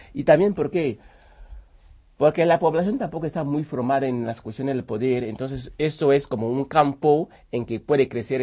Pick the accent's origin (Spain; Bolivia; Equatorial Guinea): Equatorial Guinea; moved away as an adult; yo nací en Guinea, estuve ahí hasta 40 y pico.